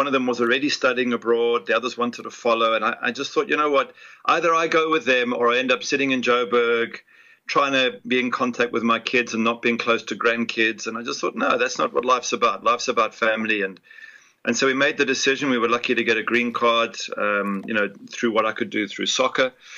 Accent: England, United Kingdom; born there; I was born in England

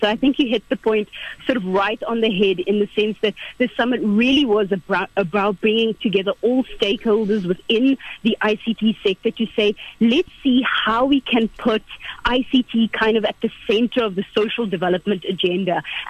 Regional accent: South Africa; But I think as a South African society, we tend to separate the two.

